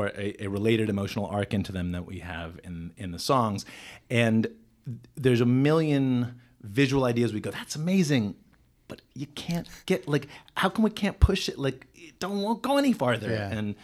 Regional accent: Washington, District of Columbia, United States; I grew up in Washington, D.C., in the punk rock scene there

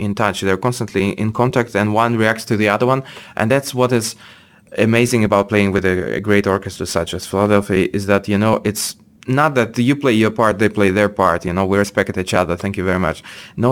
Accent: Nizhny Novgorod, Nizhny Novgorod Oblast, Russia; English is a second language; I first played it in my hometown, Nizhny Novgorod. Must be something like 10 years ago.

